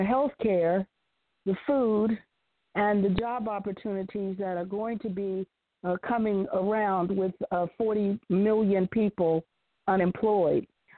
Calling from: Washington, District of Columbia, United States; I'm from Washington, D.C.

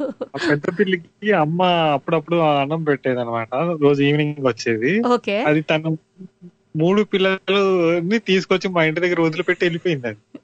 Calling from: Guntur, Andhra Pradesh, India; నేను గుంటూరు నుంచి కాల్ చేస్తున్నాను, నేను ఒక వెబ్ డెవలపర్ అండి.

